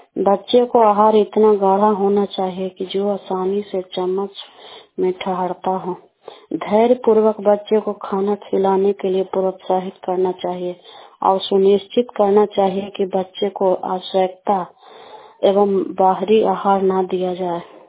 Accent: Dhaniyawan, Bihar, India; मैं धनियावा ब्लॉक की रहने वाली हूँ।

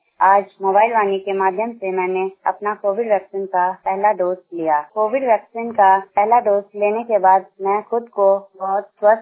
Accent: Brahmasthan, Bihar, India; मैं मुंगेर जिला के बरियारपुर प्रखंड के ब्रह्मस्थान गांव की निवासी हूं।

